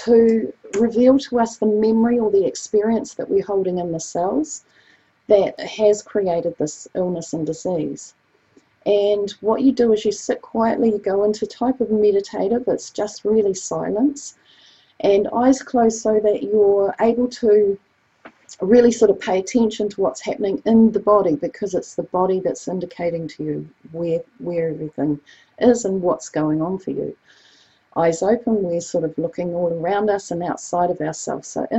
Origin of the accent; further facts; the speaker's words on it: New Zealand; I'm from New Zealand